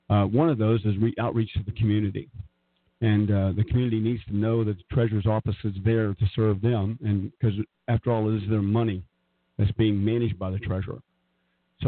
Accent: Kentucky, United States; moved away as an adult; Well, Kelly, originally I was born in Kentucky. Spent about 17 years there before leaving and going out to the service.

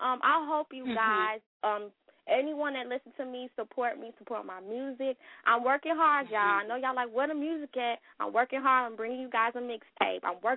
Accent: Gary, Indiana, United States; I don't want to be ghetto because y'all know I'm from Gary

